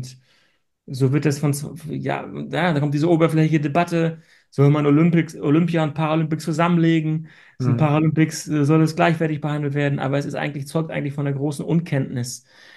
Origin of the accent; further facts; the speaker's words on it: East Germany, Germany; born there; Und ich bin in der DDR geboren, aber als die Mauer fiel, war ich 8 Jahre alt.